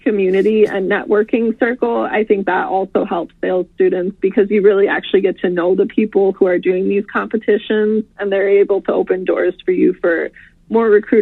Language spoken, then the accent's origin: English; Wisconsin, United States; accent: Wisconsin; And my Wisconsin accent really shines through on these recordings.